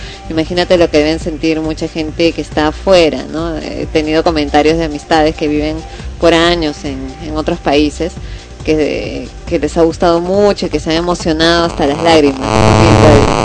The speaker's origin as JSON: {"language": "Spanish", "country": "Peru", "said": "nosotros mismos como peruanos"}